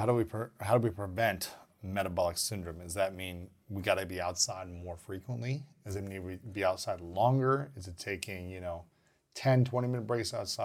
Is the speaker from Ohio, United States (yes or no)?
yes; Ohio, United States; also born or lived in Minnesota / Missouri / Alabama; now in Los Angeles, United States; I lived in, you know, I grew up in Ohio, I lived in Minnesota, I lived in Missouri and St. Louis. I lived in Alabama for a little bit of time. And now I live in Los Angeles.